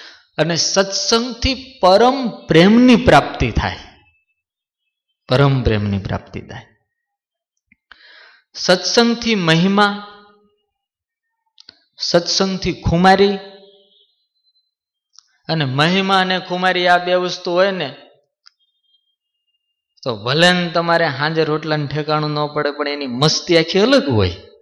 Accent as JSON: {"language": "Gujarati", "region": "Gujarat", "country": "India", "said": "અમારા કચ્છના હજારો માણસો હતા"}